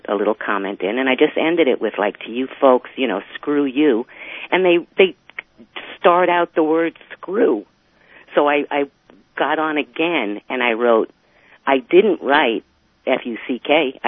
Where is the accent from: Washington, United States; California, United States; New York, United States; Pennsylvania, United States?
New York, United States; Bronx; I grew up in the Bronx, and that's why I'm a little more, I tend to like to side with law enforcement.